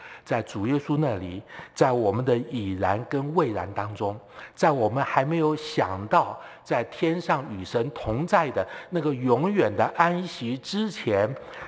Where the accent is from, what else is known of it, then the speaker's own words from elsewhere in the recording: southern Taiwan, Taiwan; 我在台湾南部的乡下长大，那以前常常看到有一些这个水牛就拖着这个车子